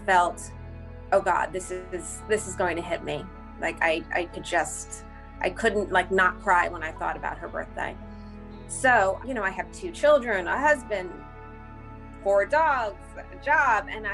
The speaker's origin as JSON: {"language": "English", "town": "Sag Harbor", "region": "New York", "country": "United States", "said": "I'm from Sag Harbor, New York."}